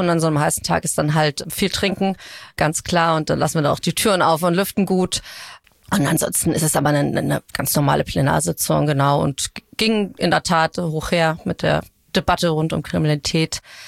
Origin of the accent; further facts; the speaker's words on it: Billstedt, Hamburg, Germany; ich komme aus Billstedt, da bin ich aufgewachsen